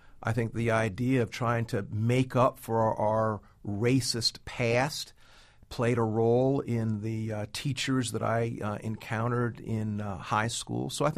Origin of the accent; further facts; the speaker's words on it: Columbia, South Carolina, United States; I'm from the Deep South. I was born in 1954 in Columbia, South Carolina.